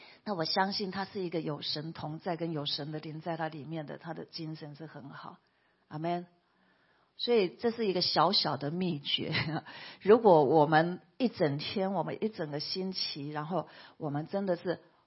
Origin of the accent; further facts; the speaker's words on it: Taiwan; accent: Taiwanese; 我们台湾话讲就抓哈